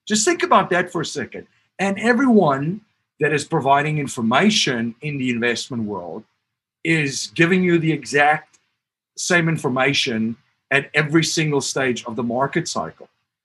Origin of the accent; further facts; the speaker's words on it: Cape Town, Western Cape, South Africa; also born or lived in Stellenbosch; if you live in where I grew up in Cape Town and Stellenbosch in the wintertime